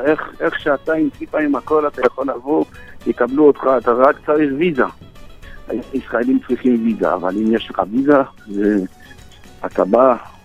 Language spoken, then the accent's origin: Hebrew; Canada; also born or lived in Morocco; אני נולדתי פה, אבל גדלתי בקנדה.